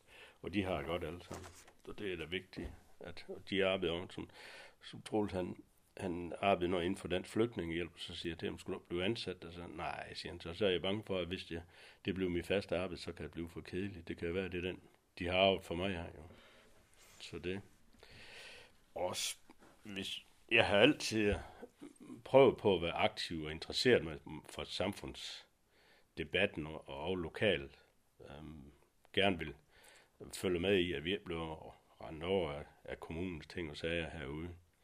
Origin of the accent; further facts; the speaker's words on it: Troldhede, Central Denmark Region, Denmark; born there; Jeg er født i Troldhede, op imellem Skjern og Herning.